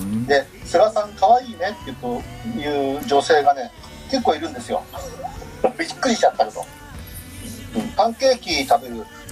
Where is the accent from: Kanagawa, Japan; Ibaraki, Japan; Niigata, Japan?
Kanagawa, Japan; 菅首相はね、私の地元の神奈川県選出なんですよ。